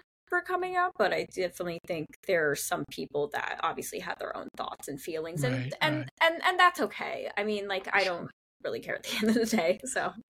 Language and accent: English; New Jersey, United States; So I grew up in New Jersey, North Jersey specifically, where we say Taylor ham, not pork roll, which is a delicacy here, just so you guys know. I grew up in the suburbs, so I'm a suburban girl, I'm a suburban kid